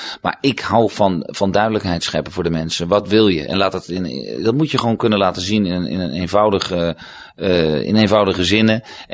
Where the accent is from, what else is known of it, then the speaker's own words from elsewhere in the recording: The Hague, South Holland, Netherlands; Want ik kom uit Den Haag